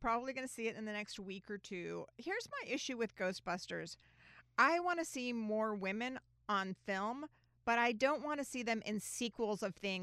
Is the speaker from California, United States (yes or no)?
yes; San Diego, California, United States; My hometown.